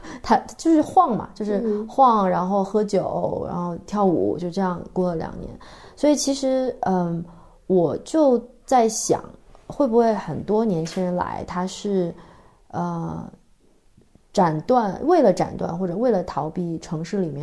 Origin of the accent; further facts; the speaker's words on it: Beijing, China; now in Dali, China; 因为我是从北京过来